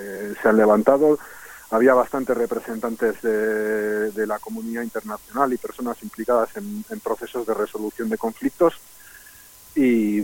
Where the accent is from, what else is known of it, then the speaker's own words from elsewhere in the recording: Basque Country, Spain; como ciudadano vasco ha sido un momento emocionante.